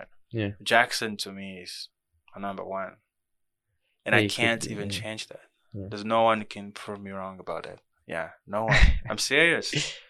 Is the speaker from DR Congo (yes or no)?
yes; DR Congo; English is a second language; back in the Congo, English is not my first language, you know.